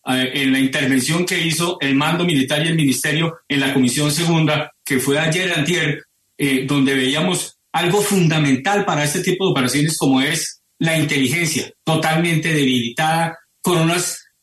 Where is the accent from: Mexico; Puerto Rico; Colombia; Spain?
Colombia; como general de la República, pero más como colombiano